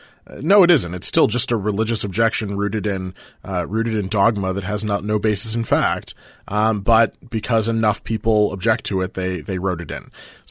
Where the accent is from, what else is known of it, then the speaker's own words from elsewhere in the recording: Michigan, United States; Tim Walberg of Michigan, from my home state of Michigan